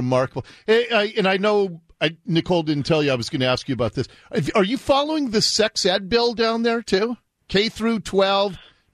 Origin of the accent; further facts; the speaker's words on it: Seattle, Washington, United States; I mean, I grew up here in Seattle. I've watched the evolution of our state.